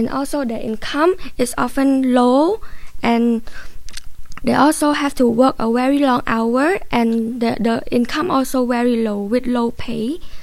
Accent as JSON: {"language": "English", "country": "Cambodia", "said": "and today we're going to introduce Dawil, and we are from Cambodia, and we started in Khmer Business School."}